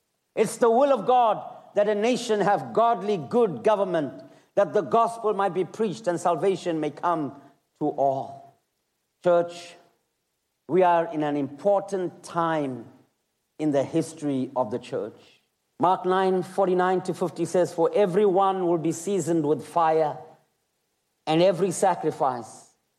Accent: South Africa; I want you to know today that I am South African. I am African and I am patriotic to the nation that I live in.

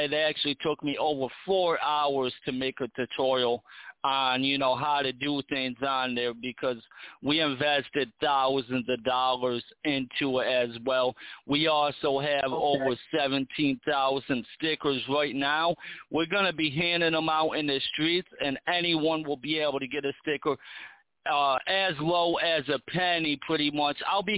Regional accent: New York, United States; I'm from New York

